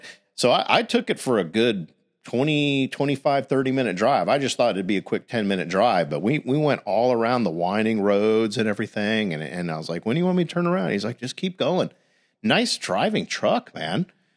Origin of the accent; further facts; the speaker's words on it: Florida, United States; I was like, no, actually I'm from Florida.